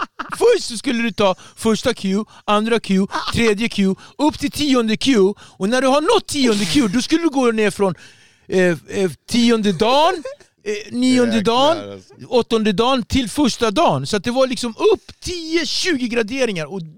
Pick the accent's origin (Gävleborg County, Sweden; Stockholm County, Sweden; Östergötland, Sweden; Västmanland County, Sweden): Stockholm County, Sweden; Ektorp; Och jag är från Ektorp. Det är Nacka i alla fall, men det är en bit därifrån.